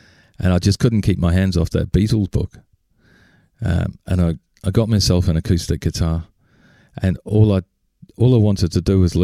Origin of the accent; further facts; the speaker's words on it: Birkenhead, North West England, United Kingdom; Well, originally it's from England, Birkenhead.